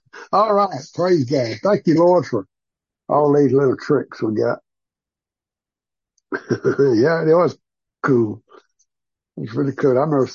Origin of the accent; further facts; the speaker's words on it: Arkansas, United States; I'm old boy from Arkansas.